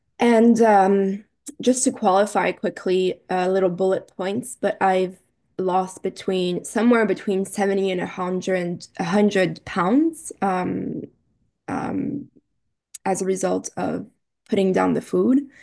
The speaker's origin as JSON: {"language": "English", "country": "Belgium", "lives_now": "Toronto, Canada", "said": "I'm a compulsive overeater. And while I am in Toronto, I am originally from Belgium."}